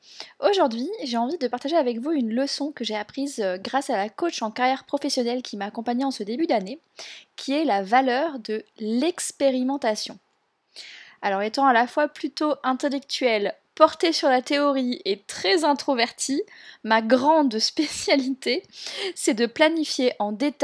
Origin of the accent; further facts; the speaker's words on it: France; chez nous, en France, le système éducatif nous pousse à vouloir tout faire bien, tout de suite